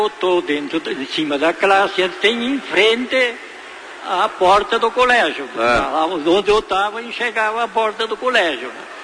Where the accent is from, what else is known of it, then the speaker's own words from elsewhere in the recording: Pontão, Rio Grande do Sul, Brazil; Me criei, nasci e me criei no Pontão.